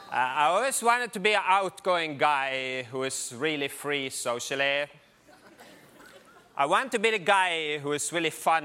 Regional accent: Norway; English is a second language; I'm from Norway, so it's gonna be a lot of fun. I always ask them to mention I'm Norwegian up top, or else people doubt I'm a real person. because nobody speaks English this way. I don't even know why I sound like this myself.

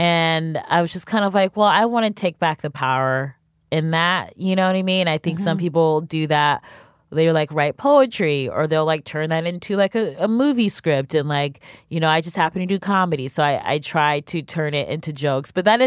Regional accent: Cleveland, Ohio, United States; Well, my very first joke was a catcalling joke, because I'm from Cleveland, Ohio, and the guys are like really basic.

